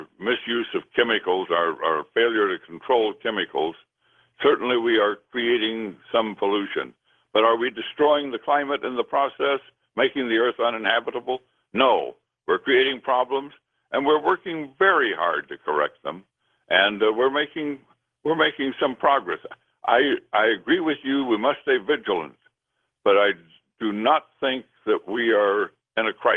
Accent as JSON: {"language": "English", "town": "Carbondale", "region": "Illinois", "country": "United States", "tie": "born or raised there", "said": "My hometown as a teenager in Carbondale in southern Illinois, I remember the smog hanging over it in the late 40s and 50s when I was a boy."}